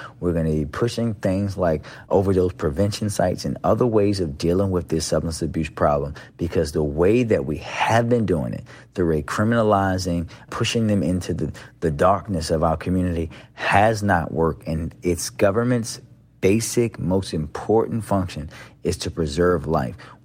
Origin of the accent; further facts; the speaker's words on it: Baltimore, Maryland, United States; I grew up in Park Heights here in Baltimore, and culturally, not my family, but culturally, we were taught to look at people who had substance abuse issues as really subhuman.